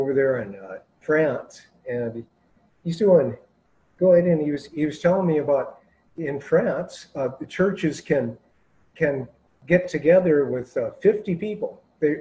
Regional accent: Midwest, United States; I grew up in the Midwest, and I remember migratory geese too.

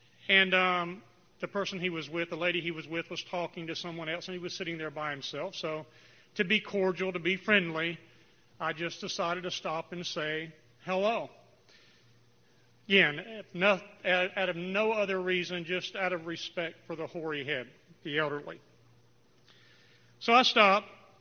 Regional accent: Raleigh, North Carolina, United States; I'm from Raleigh, North Carolina.

